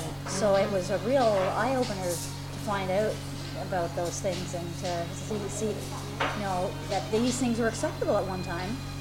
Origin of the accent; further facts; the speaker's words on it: Montreal, Quebec, Canada; I'm from here. I'm from Montreal. But my mother was German, Russian. My dad was black. I think he had some Native American. He had some Jewish in him.